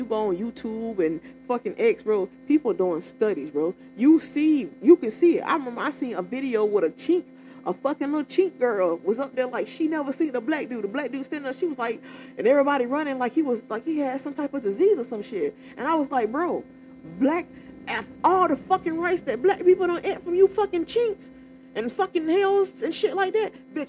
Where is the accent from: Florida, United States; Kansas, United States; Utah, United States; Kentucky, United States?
Florida, United States; All the kids I grew up with in Florida, bro, they all had two parents